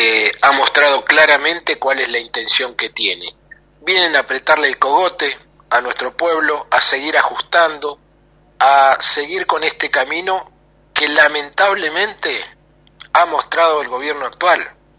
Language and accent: Spanish; Neuquén, Argentina; yo soy de Neuquén, tenemos Vaca Muerta.